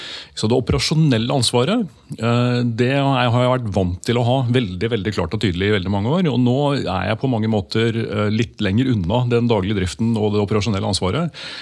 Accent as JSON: {"language": "Norwegian", "town": "Skedsmokorset", "region": "Akershus", "country": "Norway", "tie": "born or raised there", "said": "jeg vokste opp på Skedsmokorset og har tilbrakt en god del tid på Åråsen opp gjennom årene"}